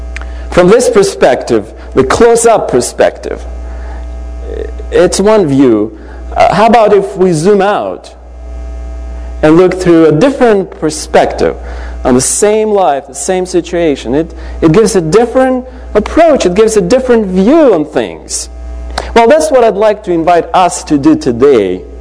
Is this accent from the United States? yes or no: no; Ukraine; English is a second language; You know, I realized that actually Ukraine, my home country, is in the middle of Europe because of the big picture.